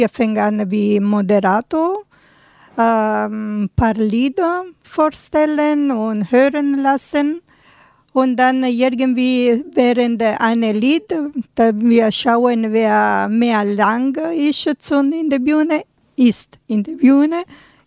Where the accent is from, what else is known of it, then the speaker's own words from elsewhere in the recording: Apulia, Italy; German is a second language; Also, ich komme aus Apulien und Apulien ist die Absatz von einem Stiefel. Also andere Seite Sizilien und Kalabrien. Wir sind andere Seite Apulien und ich bin ganz unten in Südapulien